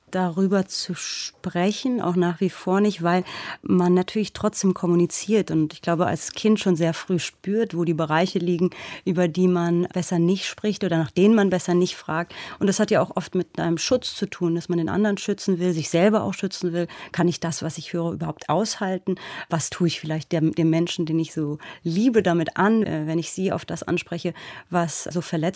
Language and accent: German; Germany; born or raised there